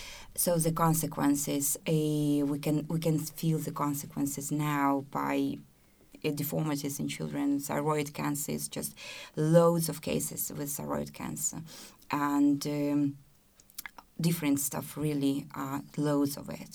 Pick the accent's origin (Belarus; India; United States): Belarus; Gomel, Gomel Region; I grew up in, so now it is the contaminated city, it is the second city of Belarus. But when Chernobyl happened, I was 12. And since that time, I've been living in the city for the whole of my life. I never moved.